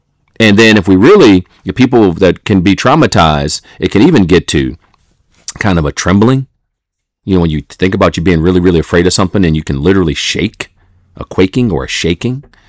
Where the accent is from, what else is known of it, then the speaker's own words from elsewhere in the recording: Toledo, Ohio, United States; Growing up in Toledo, Ohio, and my mom would put on some albums